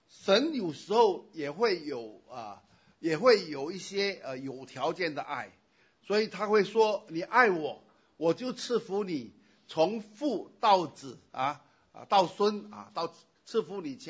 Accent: Fujian, China; 那么我是闽南人，我在闽南的教会，闽南的教会把爱呢都读成疼疼

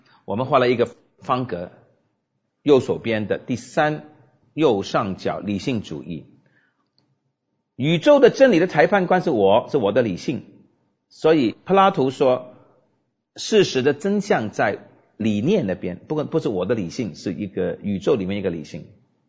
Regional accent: China; 就是用我们中国人的话，就是格物致知

